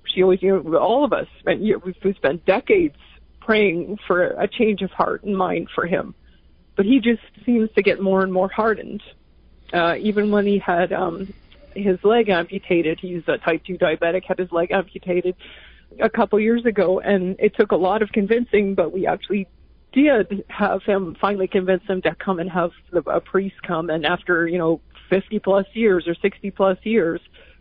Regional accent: Canada; moved away as an adult; now in United States; I'm from Canada. I met my husband through Catholic Mass, actually. So I moved down to the States

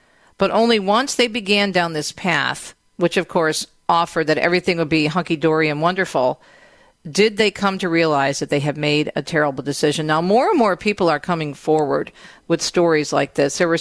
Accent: Detroit, Michigan, United States; I heard a great homily yesterday at the 10 o'clock Mass in my hometown of suburban Detroit

